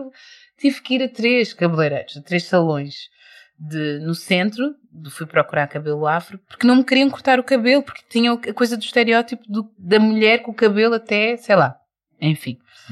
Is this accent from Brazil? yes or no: no; Portugal; born there; eu nasci em Portugal.